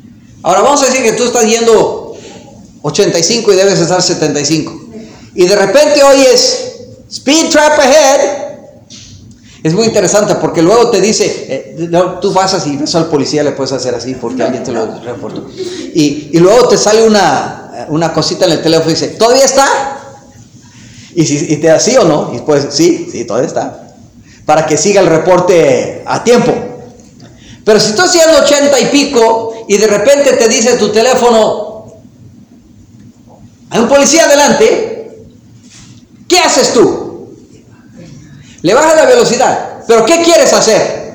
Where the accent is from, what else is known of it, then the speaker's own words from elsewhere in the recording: United States; Yo soy americano.